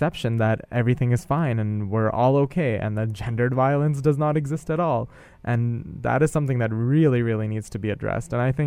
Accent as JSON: {"language": "English", "country": "India", "tie": "born or raised there", "said": "I'm a light-skinned brown boy. So growing up in India and being a cisgender male"}